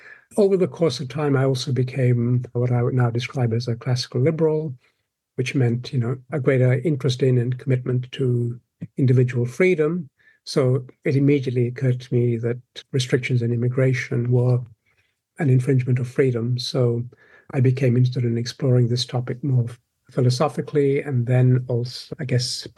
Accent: Malaysia; when I was growing up in Malaysia

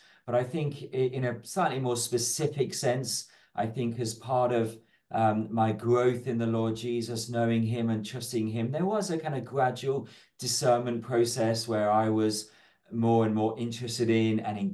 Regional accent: Birmingham, West Midlands, United Kingdom; I grew up in Birmingham.

